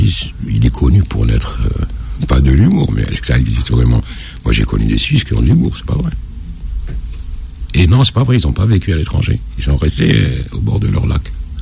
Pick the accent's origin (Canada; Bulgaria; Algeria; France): Algeria; Évidemment, je suis algérien